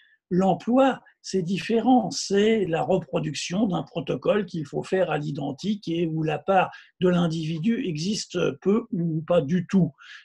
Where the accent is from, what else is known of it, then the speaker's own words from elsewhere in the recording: Paris, Île-de-France, France; je suis un Parisien du 20e arrondissement et de Ménilmontant, du quartier de noblesse. J'ai confiné à Paris. Je suis resté à Paris, je n'ai pas bougé de Paris.